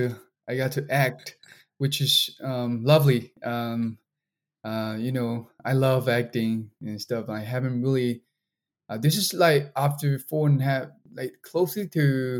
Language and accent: English; Mogok, Mandalay Region, Myanmar; Yeah, my hometown, which is called Mogo, and then it's also called the Ruby Land because is where the ruby comes from.